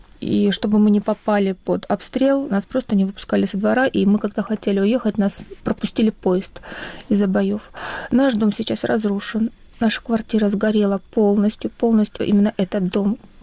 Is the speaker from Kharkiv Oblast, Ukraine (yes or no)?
yes; Kharkiv, Kharkiv Oblast, Ukraine; Я из Харькова. Родилась и выросла в этом городе.